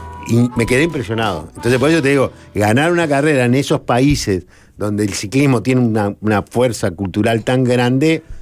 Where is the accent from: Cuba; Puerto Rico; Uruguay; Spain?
Uruguay; Pero yo soy un uruguayo, soy patriota.